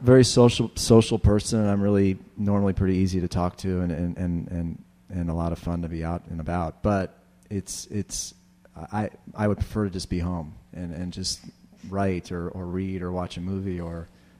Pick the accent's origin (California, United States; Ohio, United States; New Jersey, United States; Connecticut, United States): Ohio, United States; most of my family I'm from Ohio, from the East Coast.